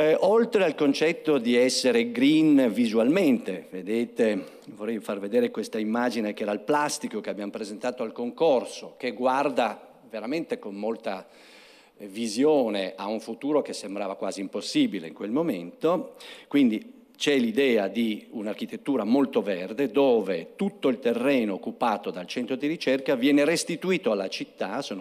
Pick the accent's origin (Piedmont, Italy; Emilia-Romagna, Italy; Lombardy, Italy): Piedmont, Italy; Turin; vorrei sottolinearlo da torinese